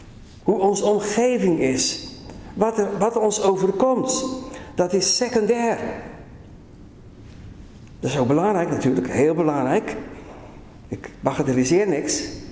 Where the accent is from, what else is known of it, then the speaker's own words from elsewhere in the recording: Middelburg, Zeeland, Netherlands; born there; Ik denk aan de geschiedenis van Middelburg, mijn geboortestad.